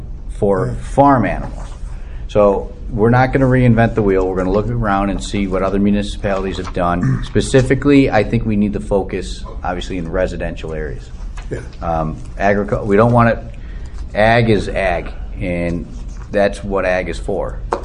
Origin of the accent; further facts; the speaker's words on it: Baldwinsville, New York, United States; when I was growing up on Virginia Street in the village of Baldwinsville, on Elizabeth Street, there lived a horse.